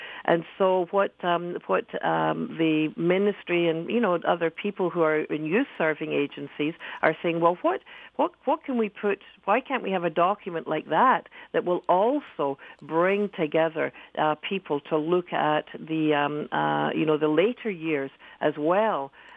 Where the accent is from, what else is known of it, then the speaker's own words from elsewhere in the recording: Canada; I just think that as a Canadian society, we don't stop and say often enough